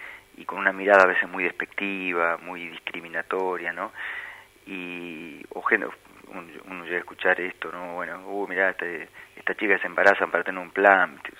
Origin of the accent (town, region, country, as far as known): Argentina